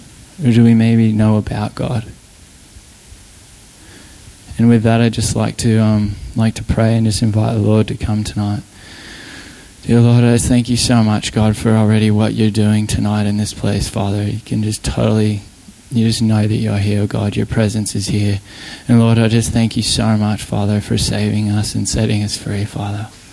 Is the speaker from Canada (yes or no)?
yes; Canada; now in Australia; I grew up in Canada